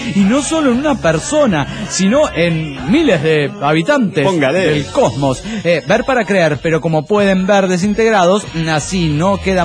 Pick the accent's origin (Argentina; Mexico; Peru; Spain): Peru; Cusco; de Cusco, Perú.